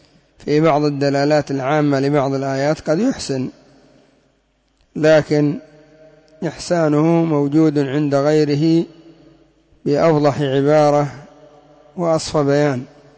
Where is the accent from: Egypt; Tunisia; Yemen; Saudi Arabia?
Yemen; وعندنا في اليمن اغتروا